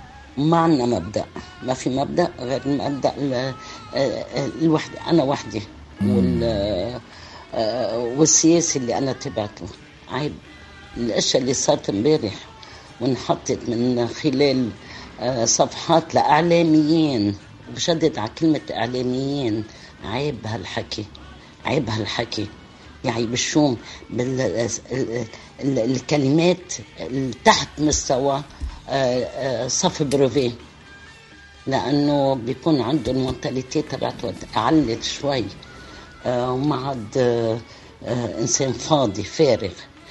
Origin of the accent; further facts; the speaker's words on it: Lebanon; لبنانيين احنا لبنانيين